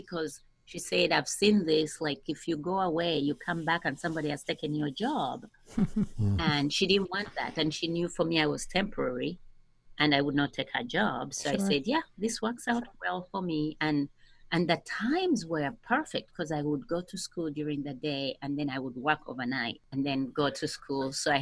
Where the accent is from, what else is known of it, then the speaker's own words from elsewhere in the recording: Uganda; English is a second language; now in United States; So you have a variety of accents in Uganda. So in schools, we had to speak English, and that's how I learned English. But at home, you speak your vernacular language.